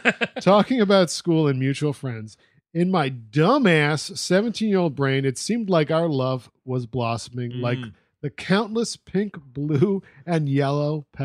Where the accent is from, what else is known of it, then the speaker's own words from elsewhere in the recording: Illinois, United States; I grew up in East Central Illinois, and this trip was a fun day out of school.